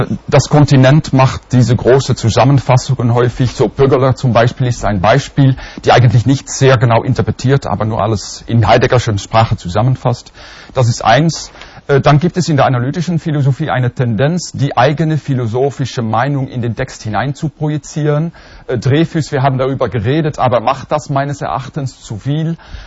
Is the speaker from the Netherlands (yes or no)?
yes; Netherlands; German is a second language; Und das Vergleichen hat mir als Holländer, vergleicht man das alles